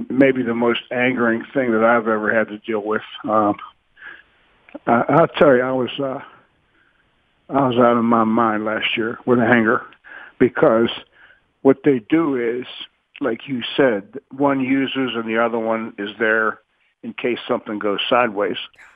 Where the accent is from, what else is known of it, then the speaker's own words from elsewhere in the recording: Shadyside, United States; You and I, we should be talking about making jokes, talking about growing up in Shadyside together.